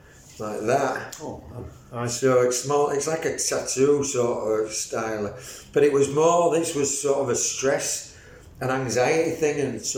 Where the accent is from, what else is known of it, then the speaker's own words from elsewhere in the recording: Leeds, Yorkshire and the Humber, United Kingdom; I was born in Wicker, moved to Horsforth, grew up in Pudsey and mainly Bramley, and then I lived in Seacroft, Middleton, Moortown, everywhere, been everywhere.